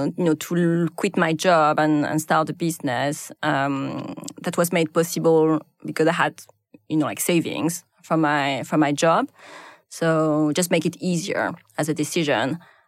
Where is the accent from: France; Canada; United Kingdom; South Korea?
France; Lille, Hauts-de-France; English is a second language; So I grew up in Lille, which is not such a small city, but it just felt really small.